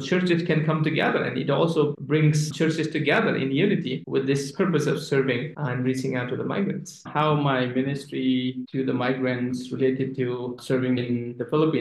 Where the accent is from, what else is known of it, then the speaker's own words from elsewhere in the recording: Nepal; And I'm from Nepal as well.